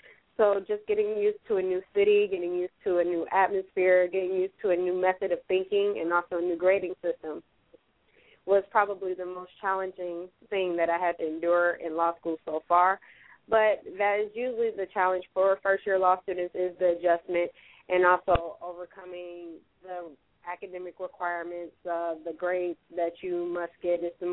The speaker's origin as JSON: {"language": "English", "town": "Detroit", "region": "Michigan", "country": "United States", "lives_now": "Chicago, United States", "said": "I am a 2L at Loyola University Chicago School of Law. I'm from Detroit, Michigan."}